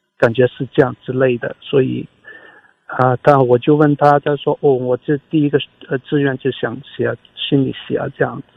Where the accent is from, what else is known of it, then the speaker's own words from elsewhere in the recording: China; born there; 因为我们在中国出生